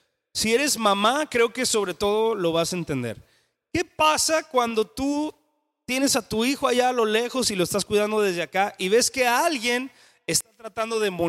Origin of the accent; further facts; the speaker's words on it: Mexico; lo entendemos mejor como mexicanos